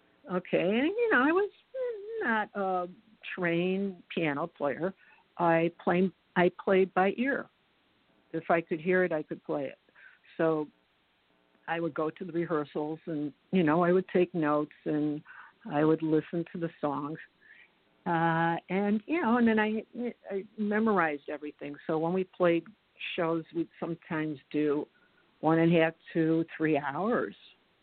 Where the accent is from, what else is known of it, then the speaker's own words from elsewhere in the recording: Chicago, Illinois, United States; No, I'm from Chicago.